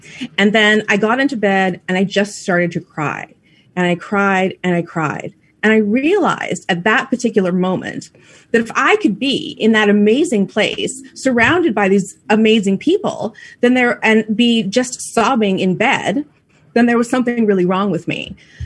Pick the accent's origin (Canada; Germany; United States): Canada; British Columbia; So born and bred in the Pacific Northwest, actually in Canada, which is where I'm calling from today, in British Columbia.